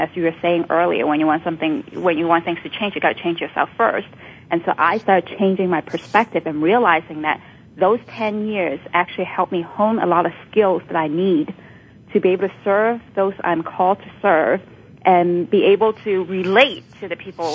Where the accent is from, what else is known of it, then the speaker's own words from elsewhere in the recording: Macau; also born or lived in Hong Kong; I was born in Hong Kong and raised in Macau, and in a very traditional Chinese family.